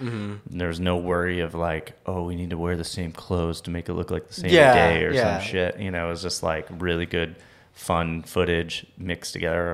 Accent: Delton, Michigan, United States; Delton, Michigan.

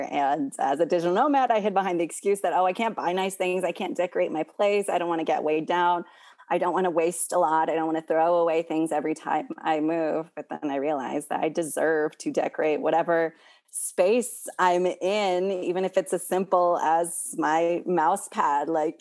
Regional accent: Washington, United States; also born or lived in Mexico; I'm formerly undocumented. I was born in Mexico, was raised in Washington State, and have lived all over the U.S.

